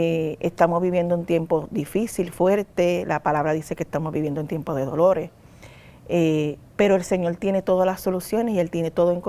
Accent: Aguadilla, Puerto Rico; Es mi pueblo natal, donde yo nací, me crié. Mi familia es de Aguadilla, del barrio Palmar de Aguadilla.

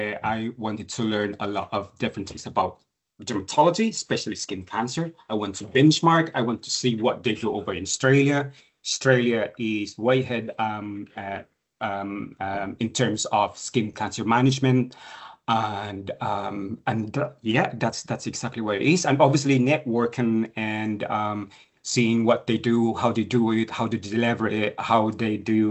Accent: Ireland; I'm from Ireland.

